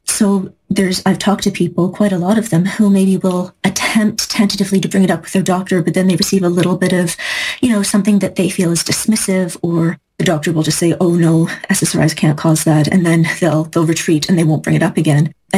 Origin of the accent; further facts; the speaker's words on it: British Columbia, Canada; I'm from Vancouver Island